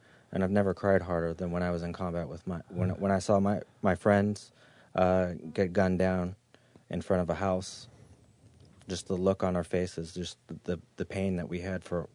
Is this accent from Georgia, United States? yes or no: no; San Diego, California, United States; I'm from San Diego, though.